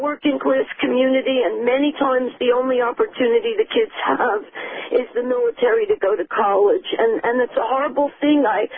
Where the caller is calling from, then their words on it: New York, United States; I'm calling from Long Island